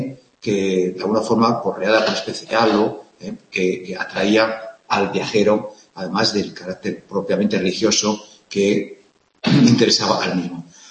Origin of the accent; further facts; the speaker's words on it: Germany; No sé, soy alemán y por lo tanto no sé qué tal es esto.